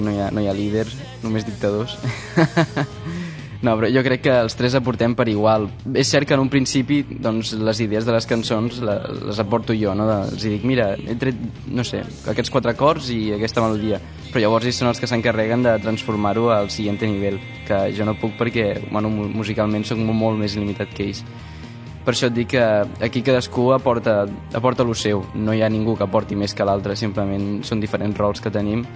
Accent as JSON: {"language": "Catalan", "town": "Sant Celoni", "region": "Catalonia", "country": "Spain", "said": "som d'aquí Sant Celoni, bueno, concretament del Baix Montseny, perquè jo sóc el de Sant Celoni, els altres són de Vallorguina i Gualba."}